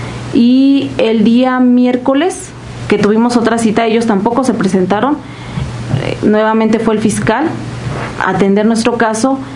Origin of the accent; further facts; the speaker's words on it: San Luis Tecuautitlán, State of Mexico, Mexico; vengo de la comunidad de San Luis Tecuautitlán, municipio de Temascalapa.